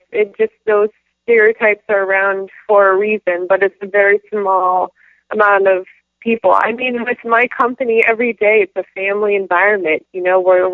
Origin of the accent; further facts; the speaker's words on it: California, United States; I just really wanted to be back here. I mean, it is home to me, and I grew up here, and my family's here.